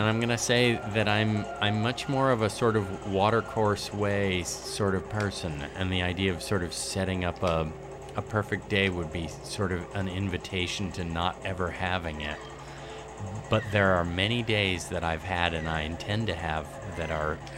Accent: Burlingame, California, United States; I grew up in Burlingame

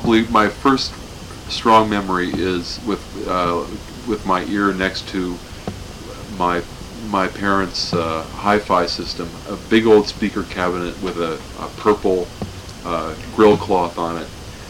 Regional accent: Chicago, Illinois, United States; And I grew up in on the South Side, so there was a lot of black music around.

